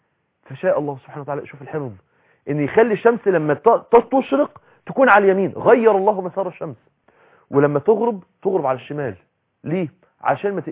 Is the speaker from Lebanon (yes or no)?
no; Egypt; انت عارفين عندنا في مصر بيقولك ايه لعنة الفراعنة